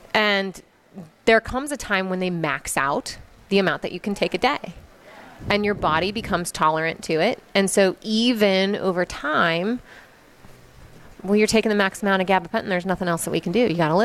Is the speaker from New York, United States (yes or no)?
no; Nebraska, United States; My husband and I, we have an old farmhouse. I'm from Nebraska.